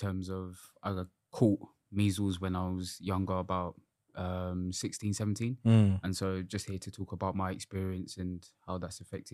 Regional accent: Kenya; born there; I was born in Kenya

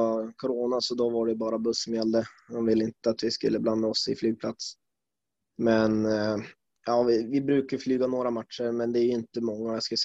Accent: Skellefteå, Västerbotten County, Sweden; jag flyttade ju från Skellefteå till Umeå för att börja 9.

